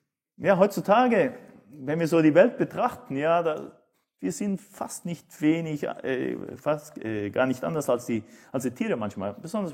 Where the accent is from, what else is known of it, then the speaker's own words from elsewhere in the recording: Brazil; moved away; also born or lived in Uruguay / Argentina; ich bin in Brasilien aufgewachsen und in Brasilien alles ist Fußball. Ich bin Brasilien-Fan. Und dann bin ich nach Uruguay gekommen, da ist auch alles Fußball. Und dann nach Argentinien, auch wieder alles Fußball.